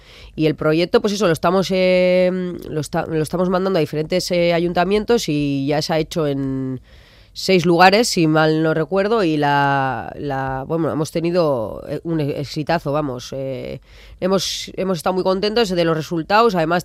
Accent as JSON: {"language": "Spanish", "town": "Usansolo", "region": "Basque Country", "country": "Spain", "tie": "born or raised there", "said": "Hace poco jugamos en Usánsolo, mi pueblo, fue un día súper especial para mí."}